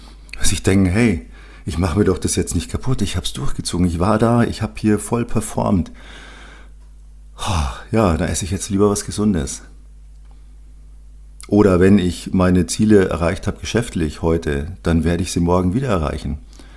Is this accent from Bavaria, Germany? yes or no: yes; Munich, Bavaria, Germany; Als gebürtiger Münchner liebe ich die bayerische Küche